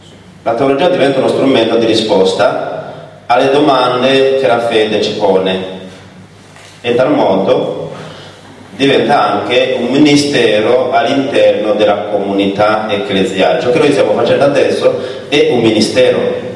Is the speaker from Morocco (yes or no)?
no; Burundi; Italian is a second language; Il mondo che conosco, io vengo dal Burundi, più o meno anche in tutta l'Africa.